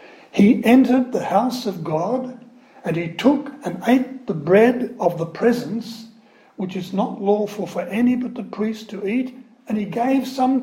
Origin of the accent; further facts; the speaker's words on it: Ireland; Here am I being very proud of being Irish, aren't I?